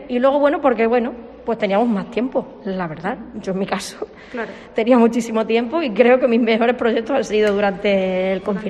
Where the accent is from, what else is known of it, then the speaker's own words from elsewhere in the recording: Mérida, Extremadura, Spain; soy de Mérida de toda la vida y me ha sorprendido bastante.